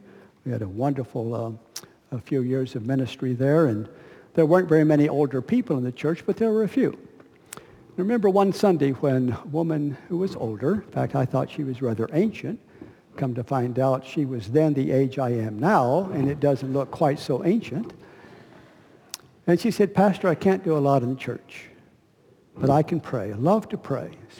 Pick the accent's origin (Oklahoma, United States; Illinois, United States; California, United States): Oklahoma, United States; we weren't New Englanders by birth. Ann grew up in Arkansas, I grew up in Oklahoma, and we love New England.